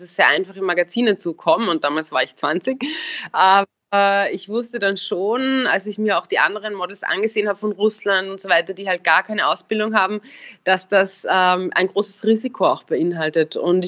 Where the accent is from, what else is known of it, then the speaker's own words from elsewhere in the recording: Upper Austria, Austria; ich komme ja aus Oberösterreich, eher vom Land